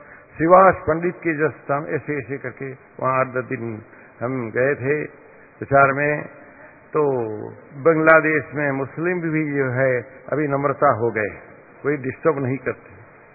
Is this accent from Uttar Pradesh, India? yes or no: no; Chhattisgarh, India; तो मैं वहां का निवासी हूं, मैं पहला राम भक्त था, अभी प्रभुपाद भक्त हूं राधा रानी।